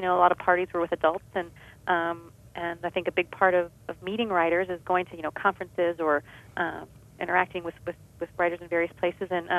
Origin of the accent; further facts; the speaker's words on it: the South, United States; I'm from the South and I was not taught to be demanding money of people